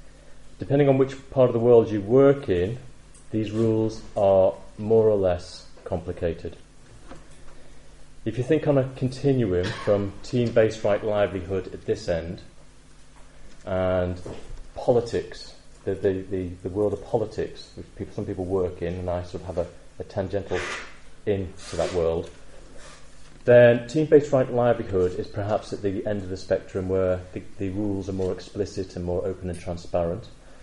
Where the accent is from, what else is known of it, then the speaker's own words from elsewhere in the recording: Liverpool, North West England, United Kingdom; I know I'm from Liverpool. I grew up in a normal sort of area, went to a comp and all that sort of thing.